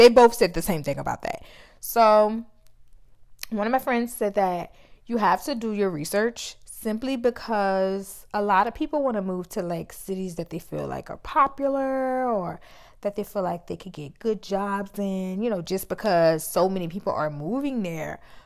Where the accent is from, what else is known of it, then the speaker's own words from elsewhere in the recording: New Orleans, Louisiana, United States; Like I'm from New Orleans.